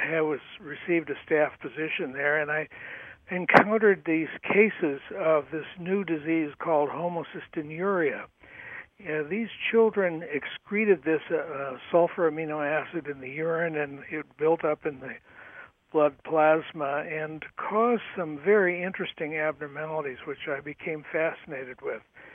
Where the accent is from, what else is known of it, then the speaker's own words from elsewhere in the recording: Colorado, United States; also born or lived in Nebraska; My grandparents and parents were pioneers in South Dakota and Wyoming. But I was born in Nebraska and grew up in Colorado.